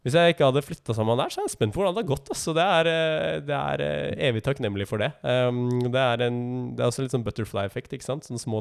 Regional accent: Oslo, Norway; jeg følte jo veldig på det ansvaret da jeg bodde hjemme i Oslo, for at jeg var liksom mann i huset fra jeg var 12 år.

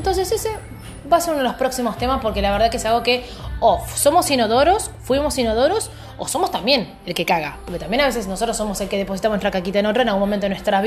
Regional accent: Argentina; así somos nosotros, así somos los argentinos.

